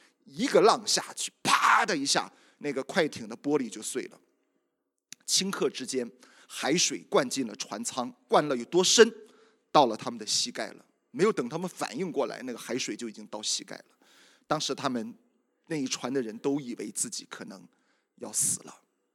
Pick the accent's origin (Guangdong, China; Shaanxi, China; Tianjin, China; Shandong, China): Shandong, China; Yantai; 大家知道我是烟台人，我的老家是大连